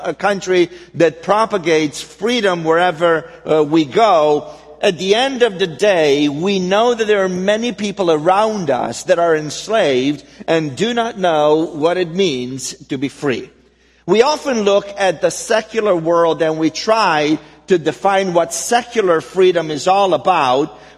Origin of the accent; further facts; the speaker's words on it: Romania; now in United States; As I said, I grew up in Romania, which was a communist country for about 45 years.